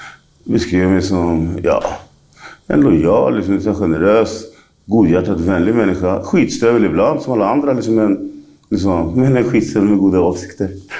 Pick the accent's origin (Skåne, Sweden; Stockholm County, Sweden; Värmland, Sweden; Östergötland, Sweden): Stockholm County, Sweden; Stockholm; jag är framförallt stockholmare, vi lever i vår lilla bubbla som svensk och stockholmare